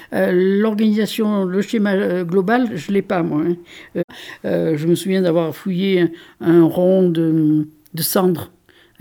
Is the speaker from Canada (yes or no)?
no; Margeride, France; born there; je suis le maire de la commune de Margeride et je suis née à Margeride il y a maintenant bientôt 75 ans.